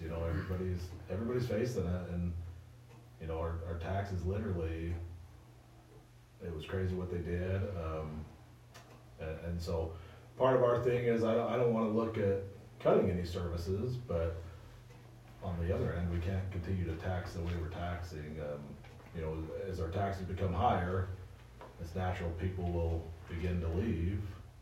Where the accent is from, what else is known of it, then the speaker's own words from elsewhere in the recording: Huntington, United States; I'm from Huntington, so I know some of you.